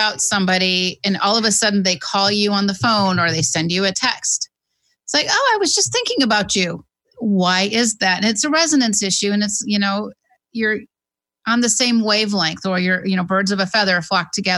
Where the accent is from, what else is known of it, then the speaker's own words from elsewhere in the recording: Dowagiac, Michigan, United States; I know that in my hometown of Dowagiac, there was a couple of families, I believe, that had gone on that Titanic.